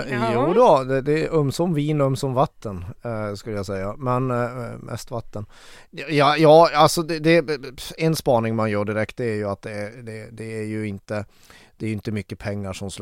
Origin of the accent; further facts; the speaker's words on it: Kiruna, Norrbotten County, Sweden; Ja, det är jag ju verkligen, eftersom jag kommer från Kiruna.